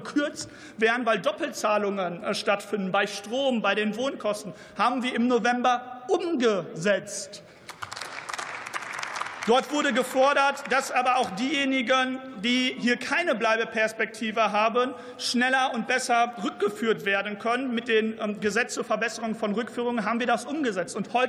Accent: North Rhine-Westphalia, Germany; Gucken wir aber mal in die Länder, zum Beispiel meine Heimat Nordrhein-Westfalen.

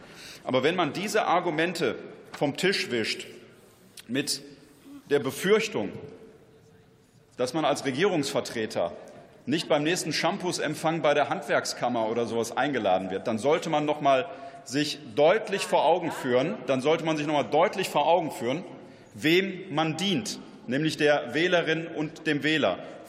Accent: North Rhine-Westphalia, Germany; Ich komme auch aus dem Pott, ich spreche auch eine klare Sprache

